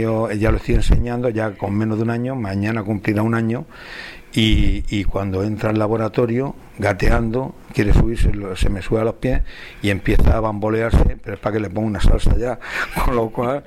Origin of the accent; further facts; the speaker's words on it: Cartagena, Region of Murcia, Spain; ahora mismo estoy en un proyecto muy bonito precisamente en mi tierra, haciéndolo sobre todo en un entorno que es el puerto de mar, de una ciudad histórica milenaria como es Cartagena